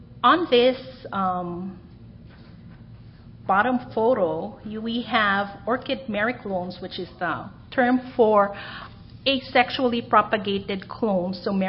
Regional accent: Hawaii, United States; And because I come from Hawaii and I also work with Anthuriums

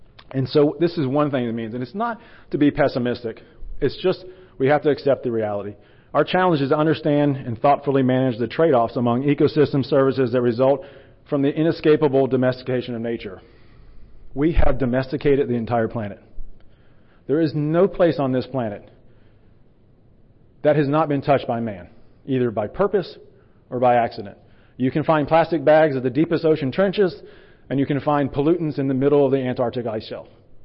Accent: Carolina, United States; I'm from Carolina, very proud of it.

